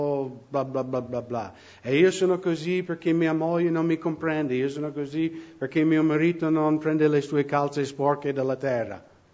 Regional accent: United States; E noi nell'Occidente, specialmente nel mio paese, Stati Uniti, stiamo diventando la generazione che non vuole prendere le proprie responsabilità.

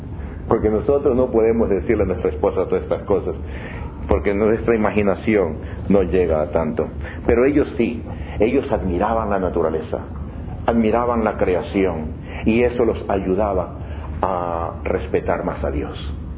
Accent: China; no me sonrojo porque soy chino

